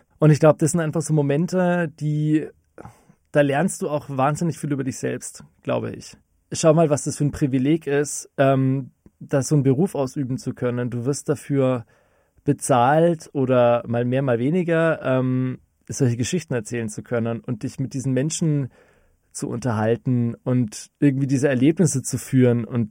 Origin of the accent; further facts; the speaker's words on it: Bamberg, Bavaria, Germany; Und dann habe ich gesagt, ja, aus Oberfranken ist sie offensichtlich auch. Und dann hat er gesagt, ja, woher denn genau? Und dann habe ich gesagt, ja, aus Bamberg.